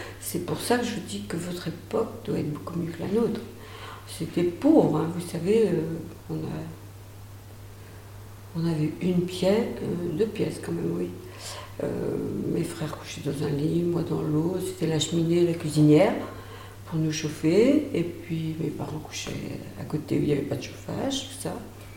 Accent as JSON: {"language": "French", "town": "Grues", "region": "Pays de la Loire", "country": "France", "tie": "born there", "said": "Je suis née à Grue, en 1945. Mes parents étaient bergers. Et ils ont changé plusieurs fois de maison, tout ça. J'ai fait ma scolarité à Angles. Et après, j'ai travaillé un petit peu sur Angles."}